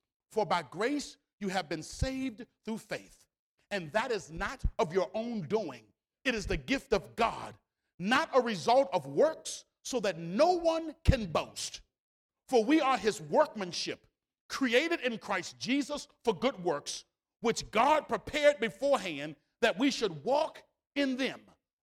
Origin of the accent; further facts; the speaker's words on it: United States; born there; I was born in America. I want to be buried in America.